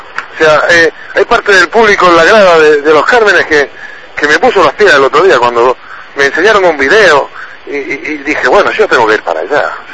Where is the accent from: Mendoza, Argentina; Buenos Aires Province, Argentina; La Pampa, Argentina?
La Pampa, Argentina; yo me crié en La Pampa y corriendo en la pradera no tenía problema, me levantaba, me caía, ¿no?